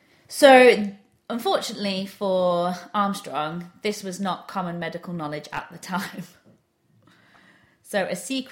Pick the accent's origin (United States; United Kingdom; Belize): United Kingdom; England; as an Englishman... as an English person